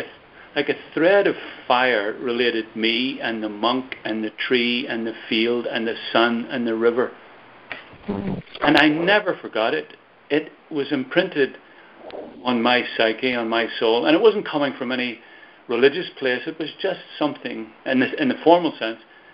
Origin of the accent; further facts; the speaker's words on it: Belfast, Northern Ireland, United Kingdom; You can hear from my accent that I'm from Ireland, maybe. From Belfast, actually, a place of conflict for many, many, many years. I grew up in the midst of it. But I also grew up in on the outskirts of Belfast, which is actually a beautiful city